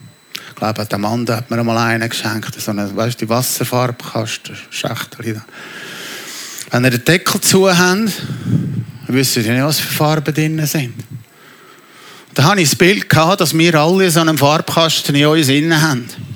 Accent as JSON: {"language": "German", "country": "Switzerland", "said": "Als eine Einzelperson, als eine Gemeinde, als ein Teil vom Talkessel, als ein Schweizer, als ein Europäer"}